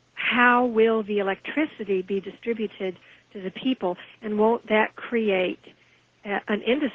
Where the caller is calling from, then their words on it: Murfreesboro, Tennessee, United States; I'm calling from Murfreesboro, Tennessee on WGNS, which is the Good Neighbor Station.